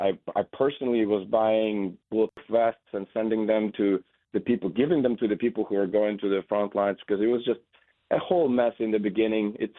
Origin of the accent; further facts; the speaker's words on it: Chernivtsi, Chernivtsi Oblast, Ukraine; And I had to leave and retreat back to my hometown of Chernivtsi, where it was much safer.